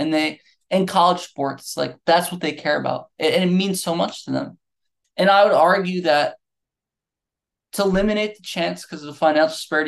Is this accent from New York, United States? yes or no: yes; Syracuse, New York, United States; I come from Syracuse and we're lucky we're still in the ACC.